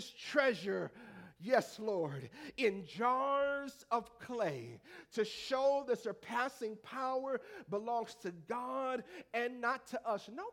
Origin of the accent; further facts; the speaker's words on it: the South, United States; I'm from the South, baby. I like to put a little I on the end of everything.